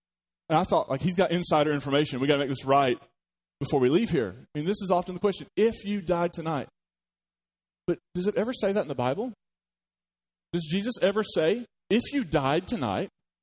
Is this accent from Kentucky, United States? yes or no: yes; Kentucky, United States; I'm from Eastern Kentucky, so they do more stuff with snakes back there, but we didn't do that.